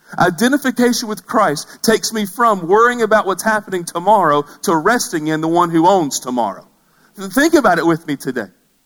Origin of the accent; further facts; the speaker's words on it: Alabama, United States; You know, so I grew up in Alabama, and my kids were born in North Carolina